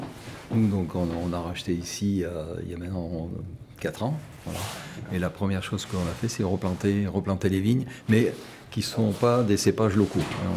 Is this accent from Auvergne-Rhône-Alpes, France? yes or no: yes; Portes-lès-Valence, Auvergne-Rhône-Alpes, France; now in Livron-sur-Drôme, France; je suis originaire de Port-et-Valence, dans la Drôme. J'habite à Livron depuis maintenant une quarantaine d'années.